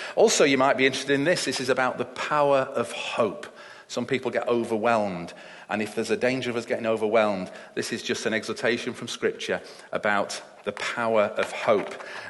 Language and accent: English; Stockport, North West England, United Kingdom; I grew up in Stockport